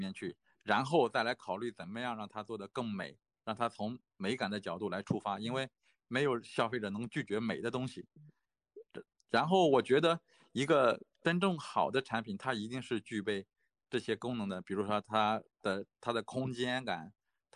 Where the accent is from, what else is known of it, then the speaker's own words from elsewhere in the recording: China; now in South Korea; 我在这个公司工作的时候，因为在这个开发室里面，我是唯一的中国人，就是设计师里面我是中国人，其他都是韩国人